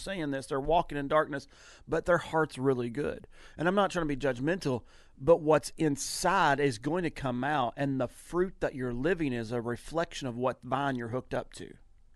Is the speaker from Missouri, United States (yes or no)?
no; Kentucky, United States; I'm a redneck from Kentucky that's trying to say